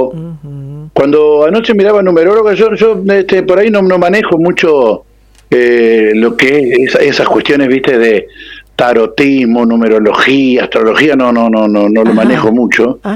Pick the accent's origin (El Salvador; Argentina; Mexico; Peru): Argentina; interior; cuando vos salís al exterior y saben que sos argentino, tenés que explicar que sos argentino y del interior